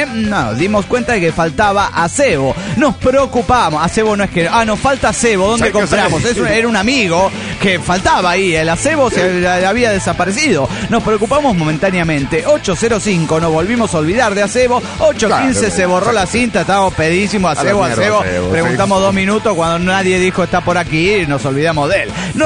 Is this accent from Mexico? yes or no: no; Tarija, Bolivia; de Tarija, Bolivia.